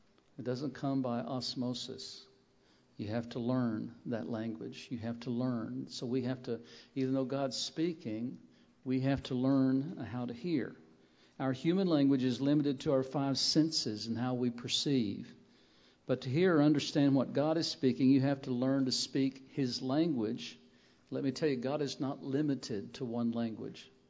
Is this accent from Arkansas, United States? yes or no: yes; Russellville, Arkansas, United States; I'm from Arkansas, Russellville, Arkansas, in the United States.